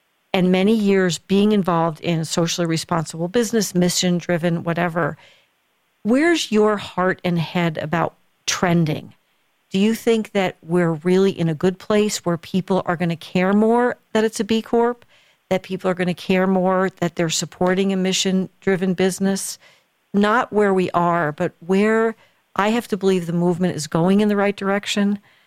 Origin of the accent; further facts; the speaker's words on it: West Keansburg, New Jersey, United States; where I was born and raised in West Keensburg, New Jersey.